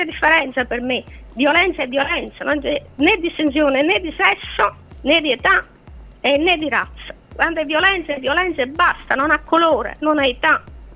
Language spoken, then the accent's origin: Italian; Campania, Italy; io sono campana tra l'altro, e anche in Campania abbiamo del mare stupendo